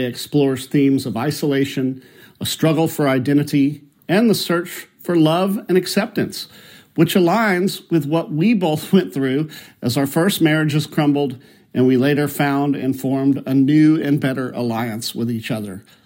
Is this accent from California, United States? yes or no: no; Houston, Texas, United States; We're from Houston, Texas